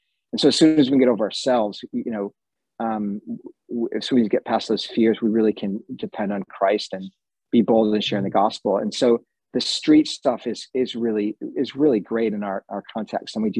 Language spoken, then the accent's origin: English; United States; now in United Kingdom; especially as an American, but this is probably true for us as Westerners.